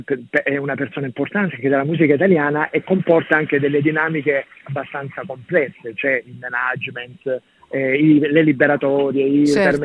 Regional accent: Nardò, Apulia, Italy; nella località attorno al mio paese, Nardò, di cui sono appunto originario.

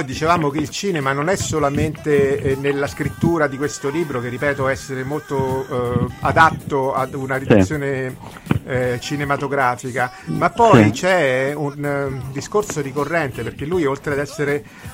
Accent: Rome, Lazio, Italy; posso dire, da romano un po' paraculo

